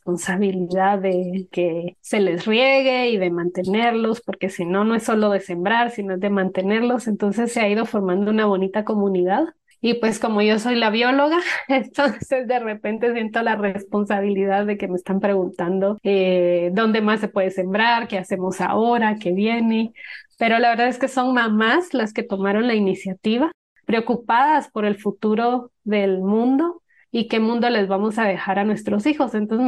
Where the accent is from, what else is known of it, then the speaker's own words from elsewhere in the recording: Guatemala; soy una mujer guatemalteca, esposa, mamá de dos niñas